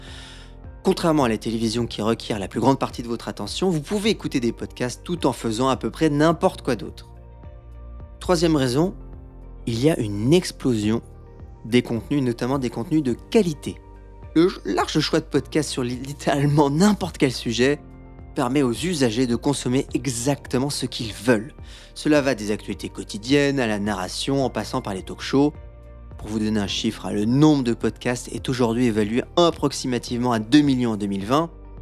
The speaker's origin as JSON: {"language": "French", "region": "Brittany", "country": "France", "said": "je suis breton, hein, voilà."}